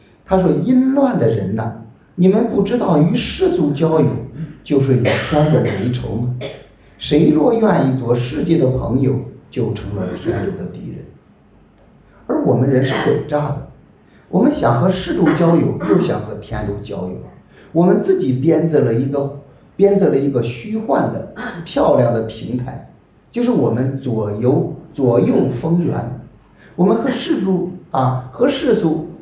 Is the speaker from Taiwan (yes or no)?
no; China; 我们中国人特别注重面子